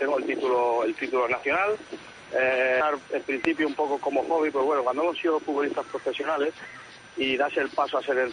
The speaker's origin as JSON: {"language": "Spanish", "town": "Súria", "region": "Catalonia", "country": "Spain", "said": "Yo he estado en el primer equipo de mi pueblo, que es el Centro Sport Súria."}